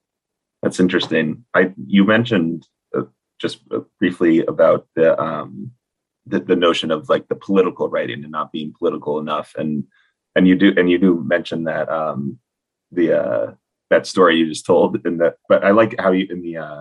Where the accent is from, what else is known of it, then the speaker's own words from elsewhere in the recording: New Hampshire, United States; you know, I'm from New Hampshire originally, so up in New England